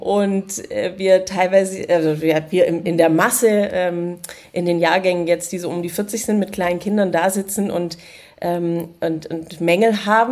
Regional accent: West Germany, Germany; dass wir als Westdeutsche

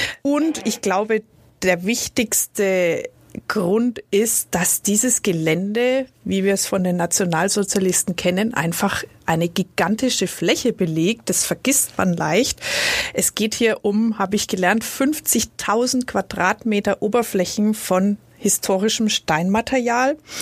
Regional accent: Nuremberg, Bavaria, Germany; Die Frage stelle ich mir auch als Nürnbergerin.

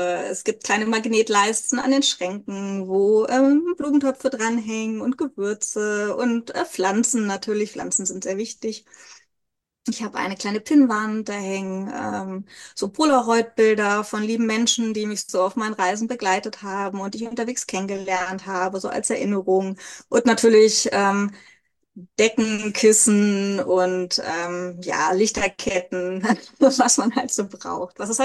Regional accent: Hannover, Lower Saxony, Germany

